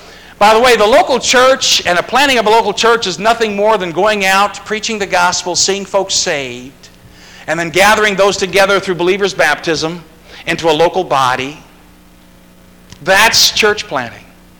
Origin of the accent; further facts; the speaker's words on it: Wisconsin, United States; now in California, United States; I'm from Wisconsin, so that makes me out of fellowship with a lot of the brethren here in California, because I have a team that's the Green Bay Packers, and I can't help it.